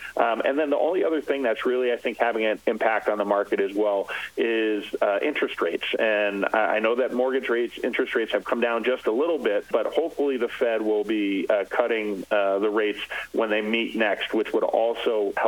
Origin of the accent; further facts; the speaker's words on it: Massachusetts, United States; I'm from Massachusetts, and in Massachusetts, written buyer contracts or buyer broker contracts are not part of license law or statute.